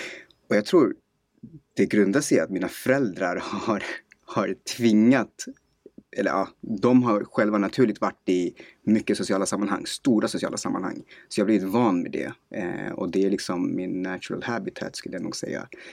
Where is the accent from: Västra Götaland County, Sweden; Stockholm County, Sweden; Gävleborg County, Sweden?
Stockholm County, Sweden; Stockholm; also born or lived in Husby; Uppvuxen i en förort som heter Vällingby, här i nordvästra Stockholm. De första 10 åren spenderade vi i Husby, och sen flyttade vi till Vällingby, där jag den absolut största delen av mitt liv bodde, och sen idag bor jag i Sundbyberg.